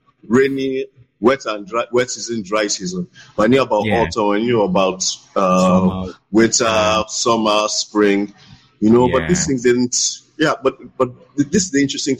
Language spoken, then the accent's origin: English; Lagos, Nigeria; I was born in the 70s, so growing up in Lagos, Nigeria.